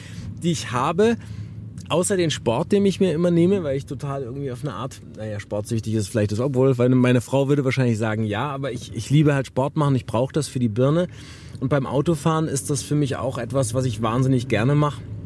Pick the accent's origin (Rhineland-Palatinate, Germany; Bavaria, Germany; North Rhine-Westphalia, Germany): North Rhine-Westphalia, Germany; Wuppertal; ich bin auch in Wuppertal groß geworden